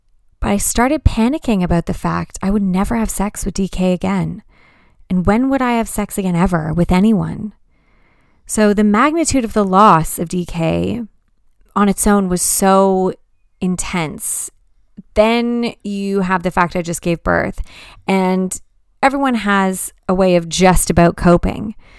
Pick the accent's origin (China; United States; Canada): Canada; moved away as an adult; now in United Kingdom; I'm a young Canadian widow and mother living in the UK. I moved from Canada to the UK for my husband